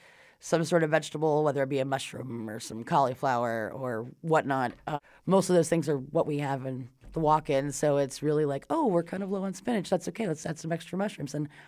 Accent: West Coast, United States; now in North Dakota, United States; I am not from North Dakota. I grew up on the West Coast.

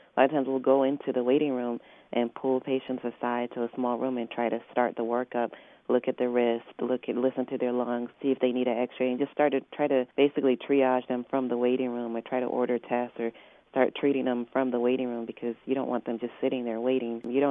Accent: Atlanta, Georgia, United States; also born or lived in Ibadan, Nigeria / Tuskegee, Alabama; I've lived in the U.S. since I was about 8 years old. I lived in Tuskegee, Alabama for a couple of years and eventually moved to Atlanta, Georgia around high school.

